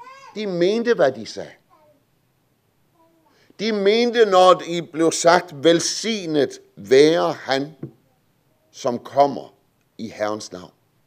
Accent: West Jutland, Denmark; Derhjemme i Vestjylland, hvor jeg er vokset op

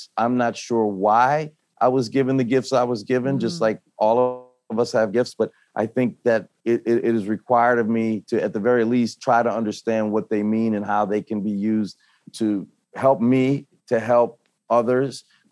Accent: New Orleans, Louisiana, United States; And we were raised in New Orleans in a Catholic environment.

